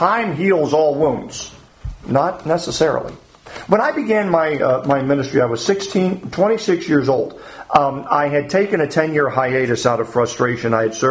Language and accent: English; Alaska, United States; I was born and raised in Alaska.